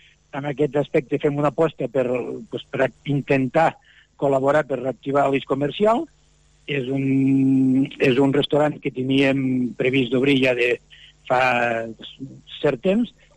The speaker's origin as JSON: {"language": "Catalan", "town": "Lleida", "region": "Catalonia", "country": "Spain", "said": "bueno, els que som de Lleida, anem a l'eix comercial"}